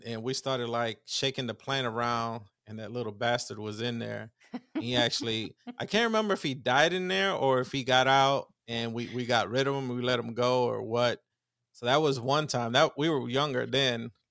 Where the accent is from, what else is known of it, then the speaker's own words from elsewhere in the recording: New York, United States; I'm from New York. We don't bury it.